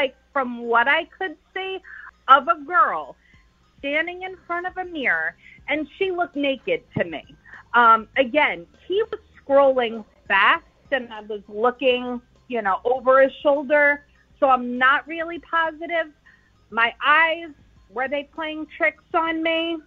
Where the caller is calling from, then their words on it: Newport News, Virginia, United States; Hey guys, this is … from Newport News.